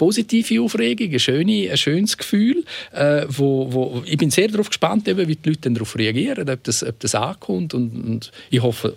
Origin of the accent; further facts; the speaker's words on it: St. Moritz, Graubünden, Switzerland; Sengadin, Samoritz, wo ich herkomme.